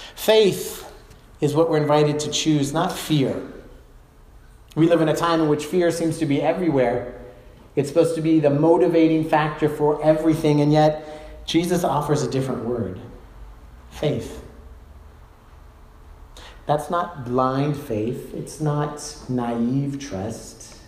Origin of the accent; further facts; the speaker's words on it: Sacramento, California, United States; I like to think of it that way since I'm from Sacramento